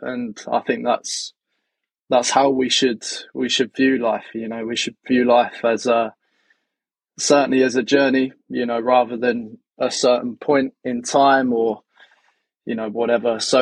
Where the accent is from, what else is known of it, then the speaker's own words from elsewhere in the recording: South East England, United Kingdom; I'm 26 years old. I'm from Surrey.